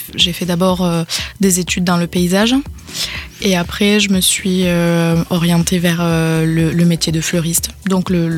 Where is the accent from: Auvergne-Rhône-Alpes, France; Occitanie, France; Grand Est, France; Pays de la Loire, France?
Occitanie, France; je suis vraiment originaire du Gers et je voulais faire un petit clin d'œil à ma région et aux traditions